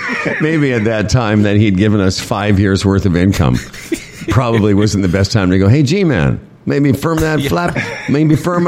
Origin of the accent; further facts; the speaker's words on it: Moose Jaw, Saskatchewan, Canada; now in Toronto, Canada; well, I'm originally from Moose Jaw.